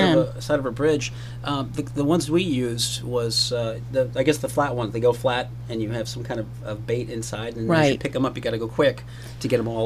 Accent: East Coast, United States; I grew up in the East Coast. I was so happy we moved out here

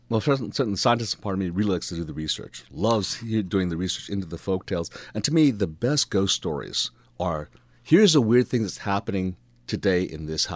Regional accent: Hawaii, United States; because, like I said, growing up in Hawaii, things are different in Hawaii. And when I was growing up, you know, everyone had stories about the weird things that happened over at this place

